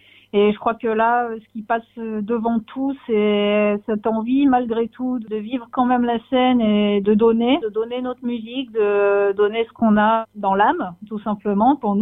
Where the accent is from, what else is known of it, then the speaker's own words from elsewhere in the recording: Monaco; also born or lived in Nice, France; je suis née à Nice, mais j'ai passé mon enfance, j'ai grandi à Monaco, donc j'ai fait mes études, j'ai commencé le violon au conservatoire à Monaco.